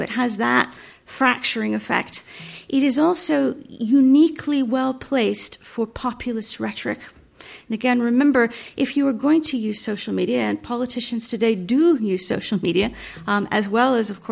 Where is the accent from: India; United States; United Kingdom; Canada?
Canada; I'm a Canadian by origin, so I grew up with referendums.